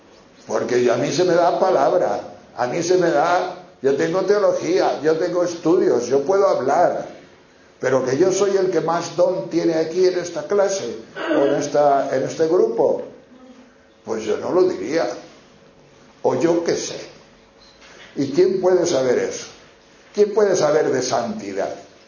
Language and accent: Spanish; Castile and León, Spain; Yo detecté una vez en un pastor de mi pueblo, de esos pastores que bajan de León a Extremadura guardando los ganados